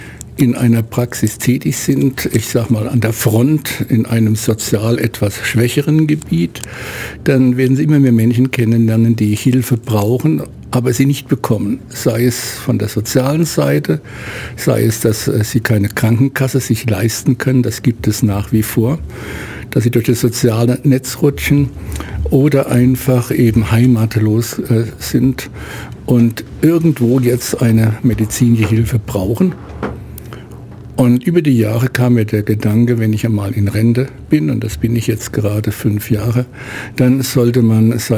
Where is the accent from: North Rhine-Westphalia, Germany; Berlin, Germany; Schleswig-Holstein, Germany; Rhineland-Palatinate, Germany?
Rhineland-Palatinate, Germany; Worms; born there; also born or lived in Mainz; now in Ulm, Germany; Bin in einer Kriegsnacht in Worms geboren, über Mainz dann nach Ulm gekommen, aber hier vor 40 Jahren hängen geblieben